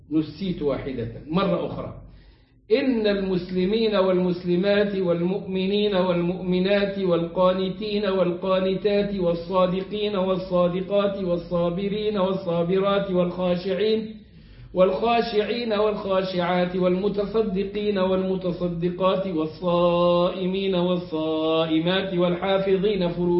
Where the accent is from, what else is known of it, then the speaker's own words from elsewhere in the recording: Egypt; عندنا في مصر في الصعيد بيخلص عليه